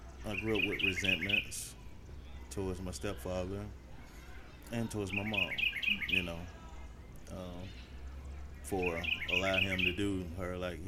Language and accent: English; Memphis, Tennessee, United States; I'm from Memphis, Tennessee. Mm-hmm. Yeah, I grew up in Memphis.